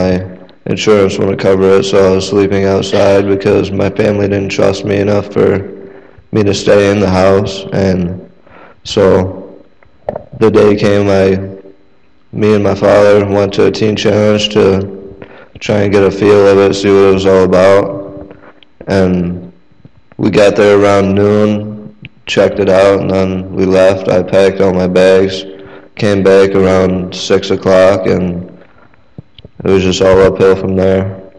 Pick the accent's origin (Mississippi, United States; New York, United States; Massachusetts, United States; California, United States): New York, United States; Chittenango; Hi everyone … I'm from Chittenango, New York. I'm 20 years old.